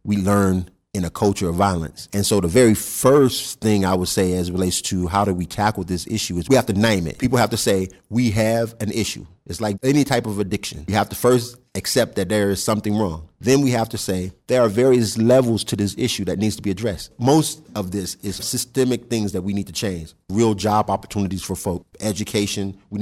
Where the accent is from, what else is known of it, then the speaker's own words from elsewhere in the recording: Detroit, Michigan, United States; moved away as an adult; now in Pittsburgh, United States; I was born and raised in Detroit, and I moved to Pittsburgh in 1997, and I moved here to go to graduate school, and I lived on the Hill.